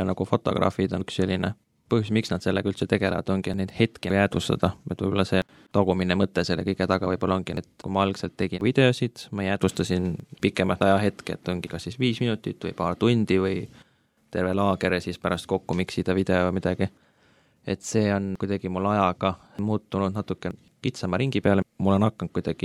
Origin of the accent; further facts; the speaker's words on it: Tartu, Tartu County, Estonia; now in Tallinn, Estonia; Ma olen 28 , pärit Tartust , nüüd elan Tallinnas juba viimased 5-6 aastat . ma olen endine 3D koguduse liige , aga enam ei ole . nüüd äsja sain ametlikult siis Nõmme baptisti koguduse liikmeks .